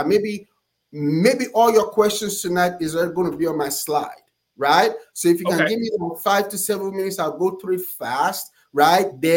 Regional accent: Nigeria; I'm from Nigeria. We send thousands of dollars every year from proceeds from our school to help people in Africa.

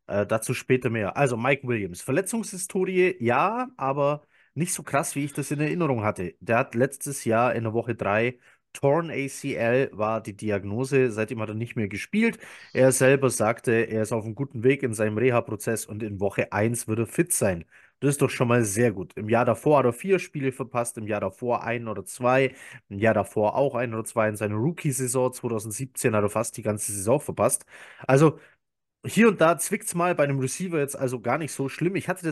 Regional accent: Baden-Württemberg, Germany; ich bin ja Schwabe, ne? Ja, wir Schwaben, wir sind sparsam, aber nicht geizig, gell?

